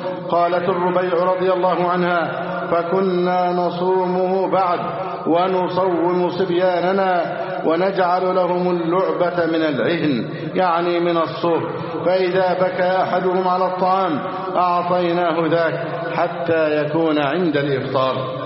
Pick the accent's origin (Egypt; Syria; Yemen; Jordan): Egypt